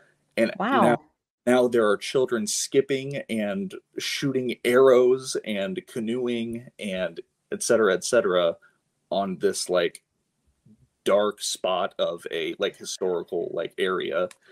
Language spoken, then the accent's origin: English; Kokomo, Indiana, United States; so my hometown is Kokomo, Indiana.